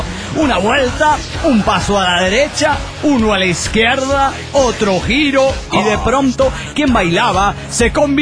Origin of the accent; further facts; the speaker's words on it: Mexico City, Mexico; del Distrito Federal Mexicano!